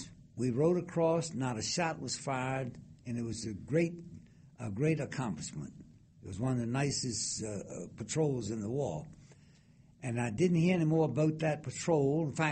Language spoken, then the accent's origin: English; Norfolk, Virginia, United States; So, and I come from Norfolk, Virginia, and I heard about these canvas boats.